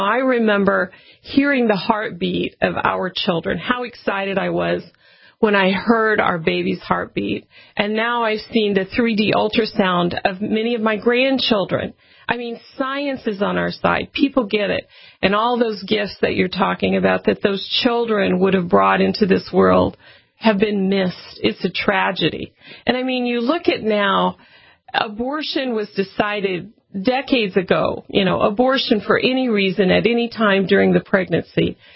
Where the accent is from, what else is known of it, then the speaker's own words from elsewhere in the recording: Colorado, United States; Well, I'm from Colorado, too, so I'm about half and half there in D.C.